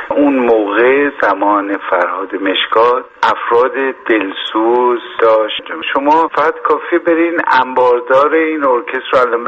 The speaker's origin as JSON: {"language": "Persian", "country": "Iran", "said": "چون من ایرانی هستم"}